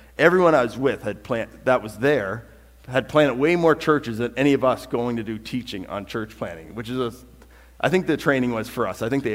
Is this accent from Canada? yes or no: yes; Canada; that's not in my reality of like growing up in Canada